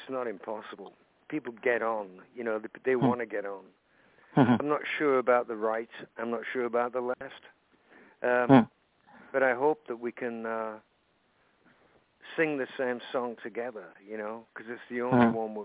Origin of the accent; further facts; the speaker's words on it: Lancaster, North West England, United Kingdom; Well, they're from Manchester, and I'm from Lancaster, which is like 20 miles away.